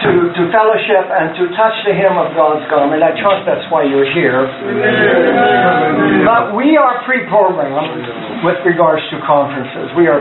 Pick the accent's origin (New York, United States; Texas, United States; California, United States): California, United States; I grew up in California, and, you know, out there on the coast and everything, we have what we call the surfer mentality.